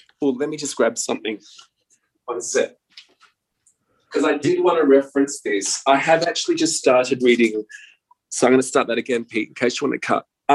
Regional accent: Perth, Western Australia, Australia; I was born and raised in Perth. Dad was from Sydney, from Engadine. And my mum is from Perth. I born and bred in Gooseberry Hill. We still have our wonderful family home that I grew up

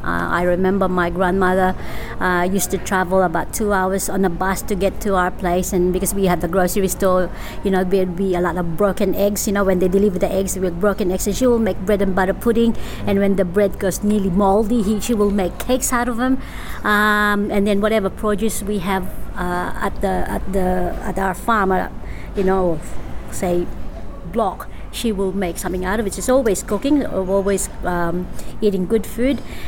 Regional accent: Central Luzon, Philippines; Okay, I'm from Luzon, which is called Tarlac. That's the actual, you would say that's the region.

